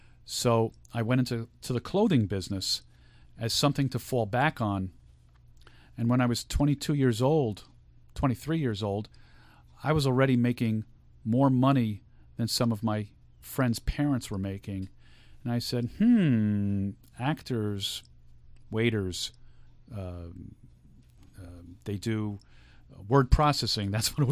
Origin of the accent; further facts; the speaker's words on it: Long Island, New York, United States; But being the kid that I was growing up on Long Island